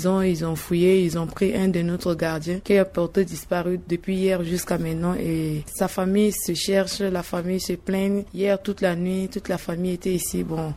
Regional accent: Central African Republic; Nous sommes tous des Centrafricains et des Centrafricaines.

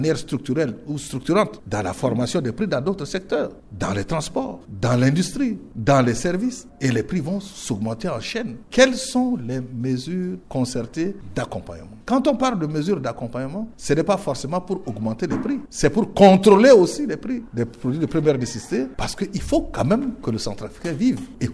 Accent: Central African Republic; Non, ce n'est pas en tant que leader de l'opposition démocratique, c'est en tant que Centrafricain.

